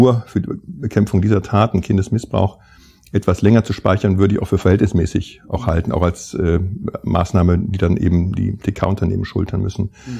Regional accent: Mönchengladbach, North Rhine-Westphalia, Germany; ich komme ja aus Mönchengladbach, unweit der niederländischen Grenze

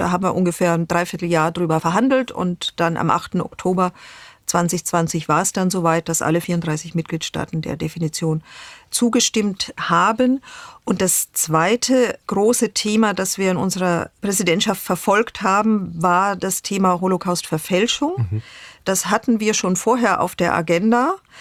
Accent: Germany

